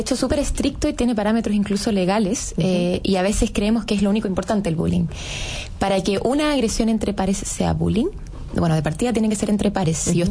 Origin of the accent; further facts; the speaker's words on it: Chile; nosotros estamos súper acostumbrados como sociedad chilena a la talla palo